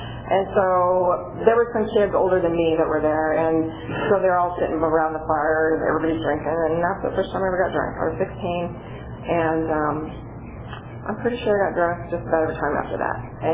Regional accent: Porterville, California, United States; I'm just a Porterville girl. I was born and raised in Porterville.

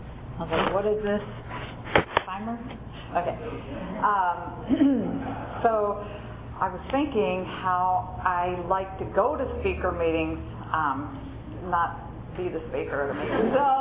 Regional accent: Philadelphia, Pennsylvania, United States; So I was from Philadelphia, and so back there they have like fake stores

